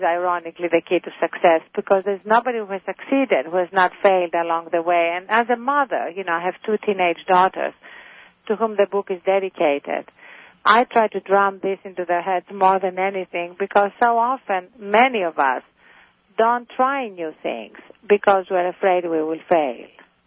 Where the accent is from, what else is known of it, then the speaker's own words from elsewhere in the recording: Athens, Greece; English is a second language; moved away; whether it was being a gawky, too tall girl growing up in Athens when I was 5'10 and my classmates were 5'0, or speaking at the Cambridge Union with this accent